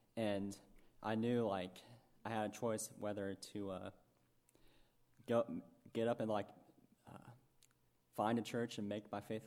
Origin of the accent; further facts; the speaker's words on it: Shelbyville, United States; I grew up in Shelbyville, which is also not too far away. And I grew up in church.